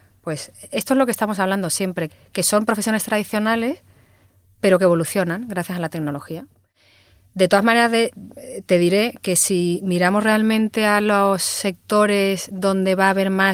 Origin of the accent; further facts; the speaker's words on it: Andalusia, Spain; yo que vivo, bueno, que soy andaluza